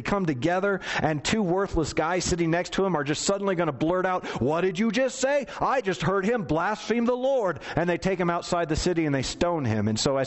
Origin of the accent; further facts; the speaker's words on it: United States; because I'm an American citizen.